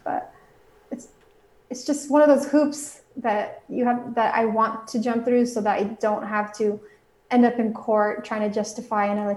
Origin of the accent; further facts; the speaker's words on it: Mexico; also born or lived in United States; I was raised both in Mexico and here in the United States, so I speak Spanish